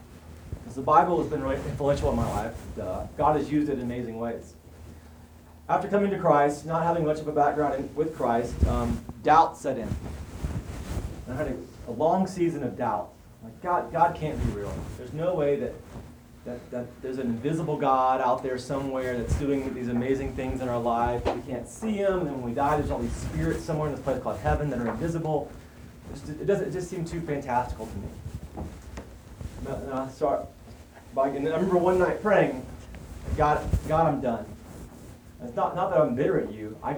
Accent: Waco, Texas, United States; also born or lived in Houston; Speaking of Missouri, I am from Texas. I was born in Houston, left there as fast as I could. Grew up in Waco, Texas. That's my home.

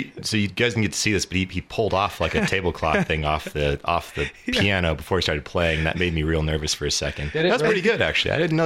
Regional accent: New Mexico, United States; But sometimes because I'm from New Mexico, they'll ask me to do some things like this

